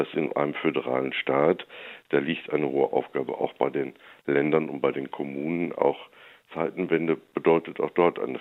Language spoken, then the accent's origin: German; North Rhine-Westphalia, Germany; ich komme aus Südwestfalen